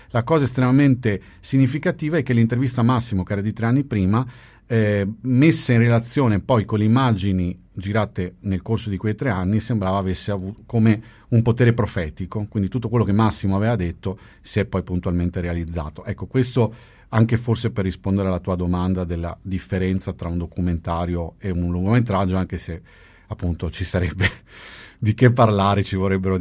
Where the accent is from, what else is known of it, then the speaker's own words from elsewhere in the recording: Veneto, Italy; also born or lived in Puglia; io tra l'altro sono, come dire, un veneto d'adozione, perché in realtà sono nato in Puglia, però appunto vivo qui da quando ero bambino, e per cui in qualche modo insomma questo lo sento naturalmente come un mio territorio.